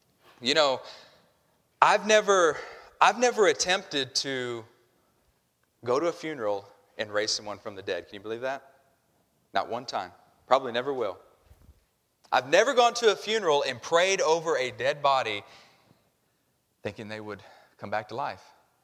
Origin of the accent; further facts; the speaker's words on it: Fayetteville, Arkansas, United States; Well, I know where I'm from in Arkansas. If people ask me where I'm from, I say, I'm near Fayetteville, Ark